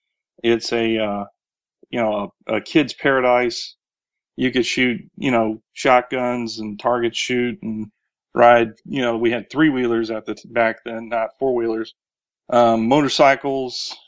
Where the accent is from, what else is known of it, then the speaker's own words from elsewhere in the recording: Texas, United States; Well, I'm from Texas originally, and my mom is from Louisiana.